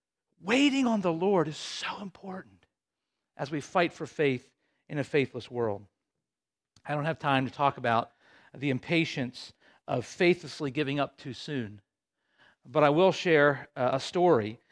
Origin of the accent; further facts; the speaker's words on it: Towson, Maryland, United States; Right now, there's the church that I grew up in Towson.